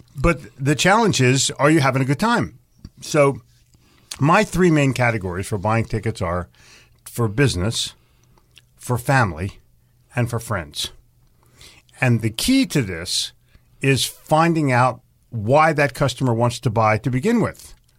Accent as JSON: {"language": "English", "town": "Philadelphia", "region": "Pennsylvania", "country": "United States", "said": "And I'm from Philadelphia myself, so I deserve heckling, but we expect it, so it's no problem."}